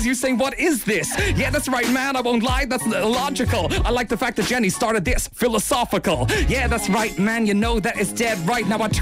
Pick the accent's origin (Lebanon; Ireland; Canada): Ireland; as somebody growing up in Ireland pre-internet, you didn't quite know what it meant.